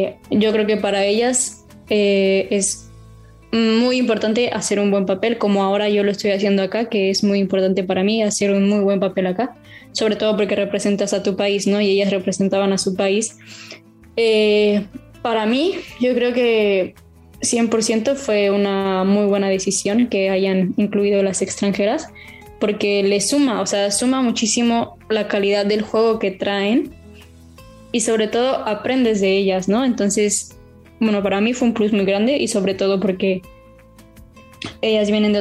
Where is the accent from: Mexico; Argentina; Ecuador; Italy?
Mexico; now in Spain; soy de México, vengo a España